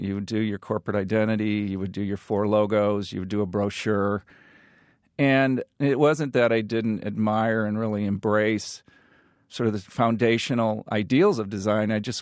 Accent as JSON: {"language": "English", "town": "Peoria", "region": "Illinois", "country": "United States", "tie": "born or raised there", "said": "So, you know, in the rural middle America that I grew up with, you sort of said, oh, I'm from Peoria."}